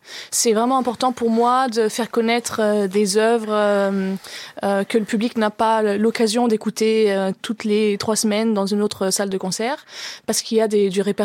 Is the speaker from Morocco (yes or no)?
no; France; moved away; Mais j'ai quitté la France relativement jeune